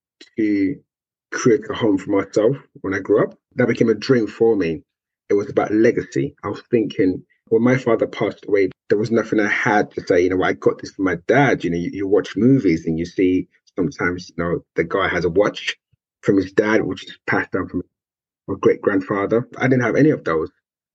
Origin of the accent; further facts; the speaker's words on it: Nigeria; Growing up, I grew up in Nigeria, in West Africa, and I was the only child of my mother.